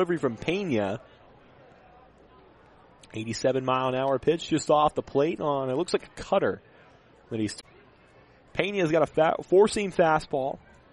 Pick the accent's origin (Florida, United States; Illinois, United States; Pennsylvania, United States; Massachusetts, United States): Florida, United States; I don't know. I'm from Florida. We don't use jackets very much.